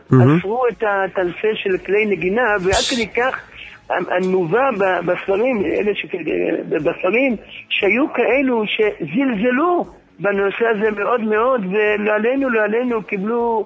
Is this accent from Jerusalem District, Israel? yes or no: yes; Jerusalem, Jerusalem District, Israel; אני ירושלמי ותיק